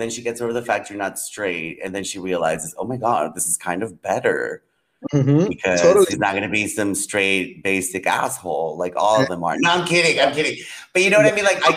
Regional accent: Guatemala; And I grew up in Guatemala, which is a mostly religious, you know, Christian country.

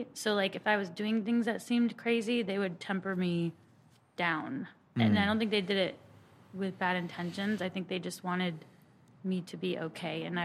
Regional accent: Alameda, California, United States; But I grew up in the Bay Area, and I grew up in the island city of Alameda

